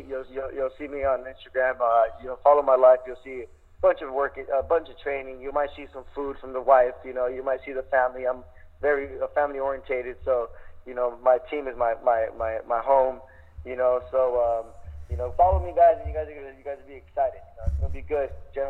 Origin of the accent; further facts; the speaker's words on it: East Los Angeles, California, United States; You know, and I'm from East Los Angeles, and so is my father-in-law. So when I moved out here, my father-in-law followed me with his wife